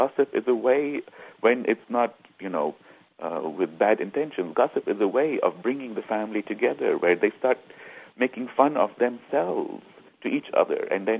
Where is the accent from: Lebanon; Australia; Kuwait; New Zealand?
Lebanon; now in United States; I always used to think that I am American, but I'm not exactly American. I am Lebanese, but I'm not exactly Lebanese.